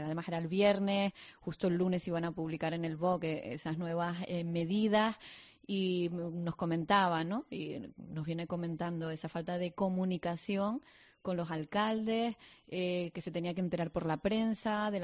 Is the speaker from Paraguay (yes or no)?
no; Canary Islands, Spain; como canarios que somos